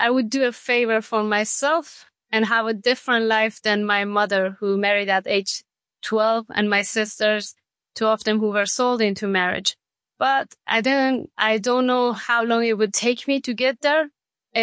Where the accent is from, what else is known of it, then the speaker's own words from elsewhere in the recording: Afghanistan; now in Oxford, United Kingdom; my hope is that I will be able to return to my home country, to Afghanistan, to work in the government and to see how I can help my country